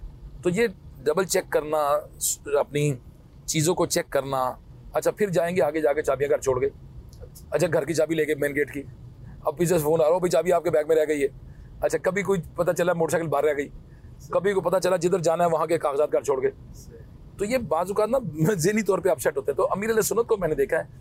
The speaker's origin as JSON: {"language": "Urdu", "region": "Punjab", "country": "Pakistan", "said": "چونکہ میرا تعلق پنجاب سے ہے"}